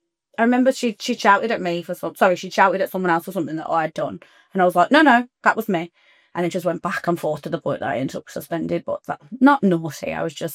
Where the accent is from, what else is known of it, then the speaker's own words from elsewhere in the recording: West Midlands, United Kingdom; Growing up in the Black Country, there's a lot to be said from my experiences with people and different cultures all over the world.